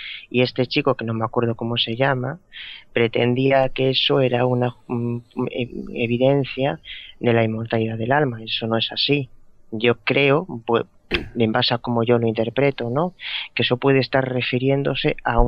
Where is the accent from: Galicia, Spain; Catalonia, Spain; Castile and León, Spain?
Galicia, Spain; Vigo; Yo soy de Vigo